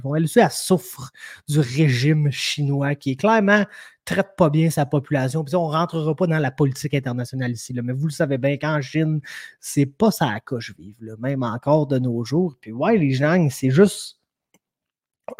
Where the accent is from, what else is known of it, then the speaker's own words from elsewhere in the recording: Lithuania; now in United States; Moi, je viens de la Lituanie, puis ça, c'était dans l'URSS, donc c'était communiste. Donc là, ma famille a souffert du communisme avant de s'en venir aux États-Unis.